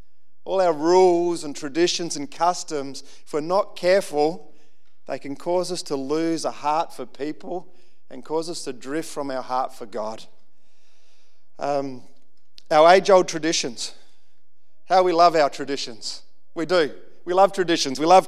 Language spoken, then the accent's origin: English; Central Australia, Australia; I just do that out of habit of growing up in Central Australia